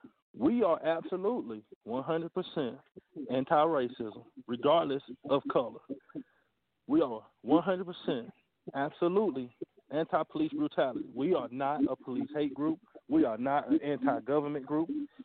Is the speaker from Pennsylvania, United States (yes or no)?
no; Gastonia, North Carolina, United States; Well, I grew up in Gastonia. Grew up on York Street, between York Street and Dallas.